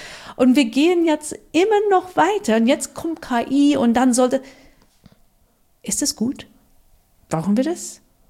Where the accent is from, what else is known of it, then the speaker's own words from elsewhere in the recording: United Kingdom; German is a second language; now in Germany; ich komme aus Großbritannien